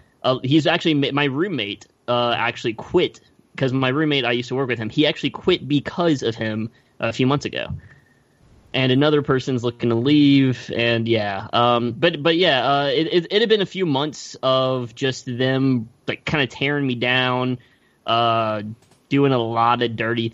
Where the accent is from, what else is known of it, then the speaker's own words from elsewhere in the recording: India; accent: Indian; Yeah, my Indian accent wasn't good enough.